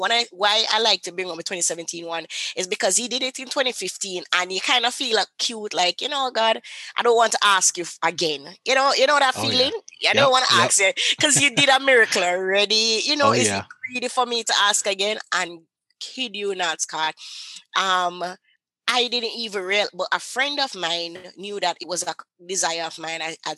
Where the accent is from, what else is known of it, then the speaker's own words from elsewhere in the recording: Jamaica; You know, I'm from Jamaica, so I didn't even know that thing exists, right?